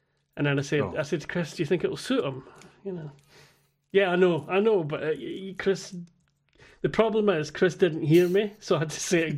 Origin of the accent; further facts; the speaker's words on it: Scotland, United Kingdom; accent: Scottish; Hey, he's taking advantage of my Scottish accent.